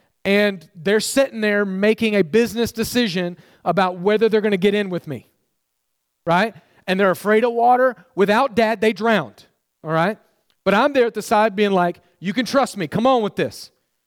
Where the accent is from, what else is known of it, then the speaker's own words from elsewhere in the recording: Oklahoma, United States; I grew up on Lake Texoma, we won a war against Texas and took it in Oklahoma.